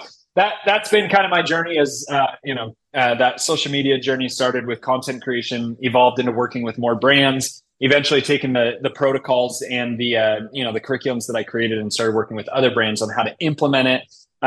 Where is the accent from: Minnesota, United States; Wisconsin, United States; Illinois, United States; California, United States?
Illinois, United States; Chicago; You know, as funny as it is, so growing up in Chicago